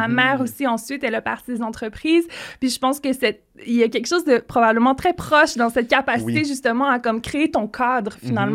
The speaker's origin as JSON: {"language": "French", "town": "Quebec City", "region": "Quebec", "country": "Canada", "tie": "born there", "also_born_or_lived": "Nova Scotia / United States", "said": "je suis née à Québec. Il travaillait à la Mille des Vies, le gros chantier naval à Québec. Puis ensuite, j'ai habité en Nouvelle-Écosse où il y a un autre très gros port au Canada. Puis ensuite, on s'est beaucoup promené aux États-Unis."}